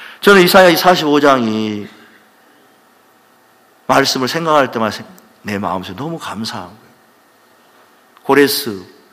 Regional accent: Mokpo, South Jeolla, South Korea; 저 어릴 때 저는 고향이 목포거든요. 목포.

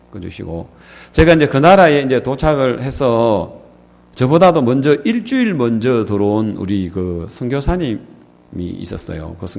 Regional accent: South Korea; 저는 한국에서 온 목사인데

